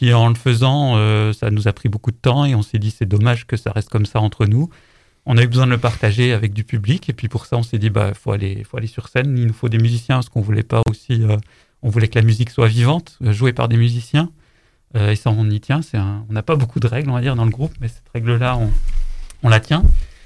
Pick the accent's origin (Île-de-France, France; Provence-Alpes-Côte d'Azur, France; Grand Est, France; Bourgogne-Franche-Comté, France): Bourgogne-Franche-Comté, France; Besançon; On est plutôt de Besançon.